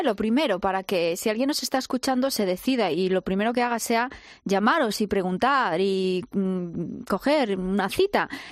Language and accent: Spanish; Madrid, Community of Madrid, Spain; Porque somos muchos madrileños, tenemos mucho contacto entre nosotros